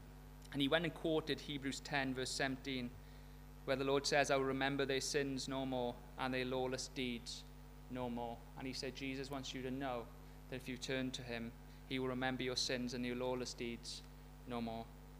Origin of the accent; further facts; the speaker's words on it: Wales, United Kingdom; it was just me because I'm Welsh.